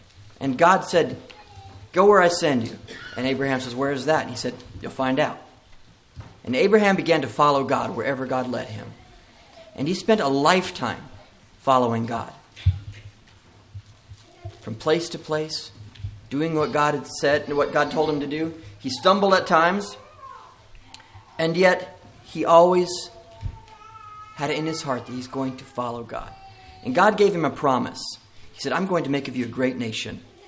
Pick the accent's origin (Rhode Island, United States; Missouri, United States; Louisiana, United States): Missouri, United States; I'm from Missouri, father of four and husband of Eunice.